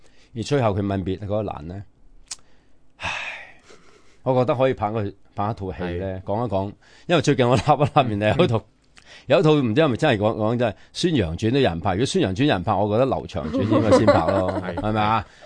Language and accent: Cantonese; China; 但系我哋作为中国人咧，都应该比较系自豪嘅